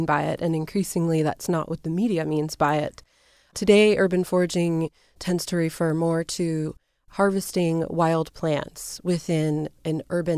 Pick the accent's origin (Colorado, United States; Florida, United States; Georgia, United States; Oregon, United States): Oregon, United States; Portland; learning how to forage wild plants in my hometown of Portland, Oregon